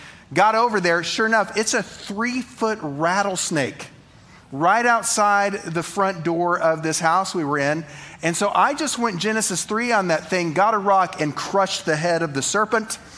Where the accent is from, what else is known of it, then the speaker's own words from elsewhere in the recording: Abilene, Texas, United States; we're from Abilene, okay? Like, the beauty of living in Abilene